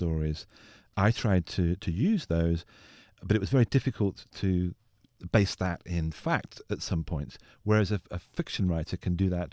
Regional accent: England, United Kingdom; I grew up in England.

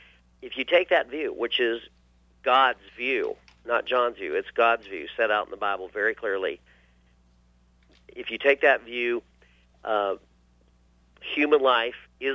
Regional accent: Montana, United States; now in Keithville, United States; I guess I'm from Montana. I live in Keithville.

